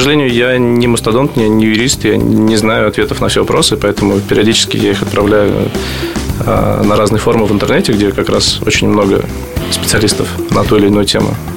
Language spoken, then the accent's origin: Russian; Moscow, Russia; Мы москвичи, мы горожане.